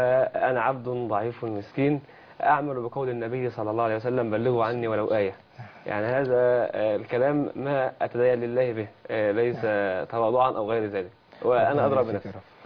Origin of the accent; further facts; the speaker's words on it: El Hamool, Kafr El Sheikh Governorate, Egypt; في بلدتي مركز الحمول المحافظة كفر الشيخ